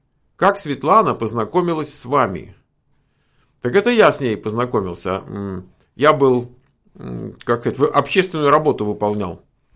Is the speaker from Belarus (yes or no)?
no; Ukraine; born there; Родилась на Украине. Являюсь гражданкой России.